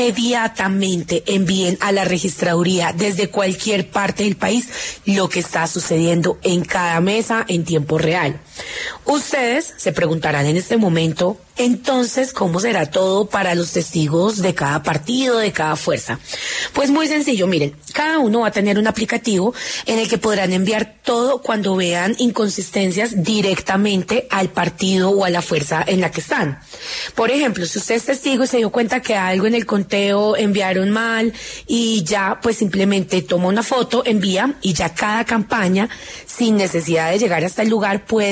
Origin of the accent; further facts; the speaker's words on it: Colombia; la verdadera final que nos jugamos como colombianos